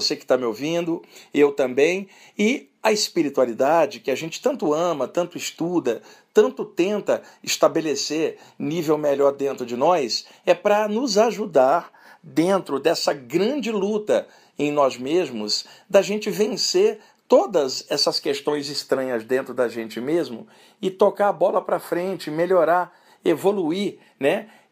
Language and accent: Portuguese; Rio de Janeiro, Brazil; Só que o meu corpo nasceu no Brasil, no Rio de Janeiro. Então eu falo assim, sou carioca e sou brasileiro.